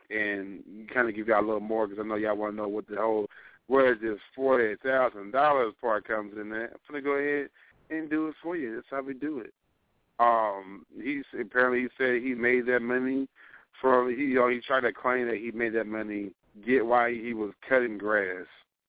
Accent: New Jersey, United States; that's across the pond from my hometown in New Jersey.

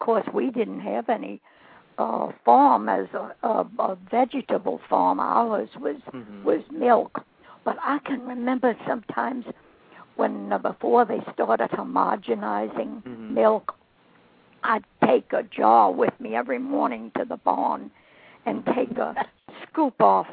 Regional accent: New Orleans, Louisiana, United States; now in Hammond, United States; I grew up in the big town of New Orleans, so I was born there.

